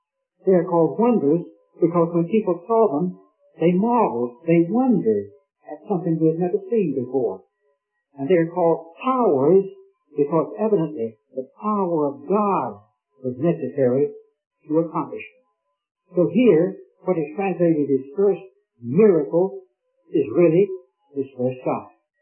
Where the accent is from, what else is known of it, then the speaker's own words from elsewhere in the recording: Raleigh, North Carolina, United States; When I was born and brought up in Raleigh